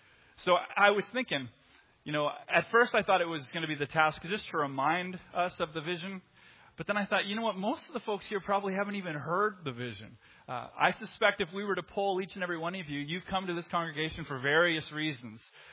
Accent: Canada; I was born in Canada. I grew up in Canada.

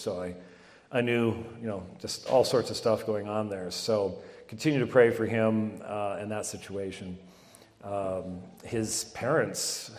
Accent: Phoenix, Arizona, United States; But I'm from Phoenix, and this snow thing is just, how does that even work?

